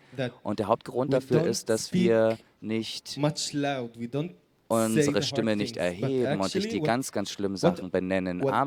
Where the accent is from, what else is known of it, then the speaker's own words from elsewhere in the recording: Palestine; Das denke ich persönlich als Palästinenser, also mit meiner palästinensischen Perspektive